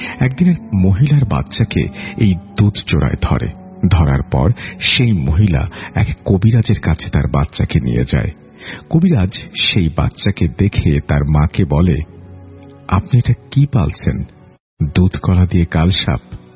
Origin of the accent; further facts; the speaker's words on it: Dhaka, Dhaka Division, Bangladesh; born there; আমি ঢাকার মুগদা এলাকায় জন্মগ্রহণ করি বলে মনে রাখা ভালো। 1997 সালের শেষের দিকে এবং 98 সালের শুরুর দিকে আমার জন্ম।